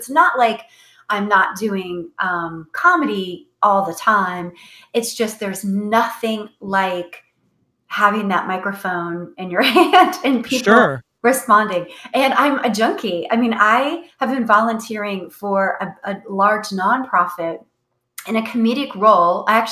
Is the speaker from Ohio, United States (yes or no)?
yes; Ohio, United States; Like, growing up in Ohio, this is a true story.